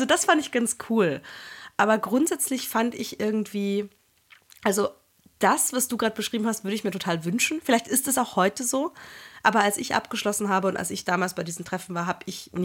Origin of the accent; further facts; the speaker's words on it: Salzburg, Austria; Und ich bin ja in Salzburg aufgewachsen.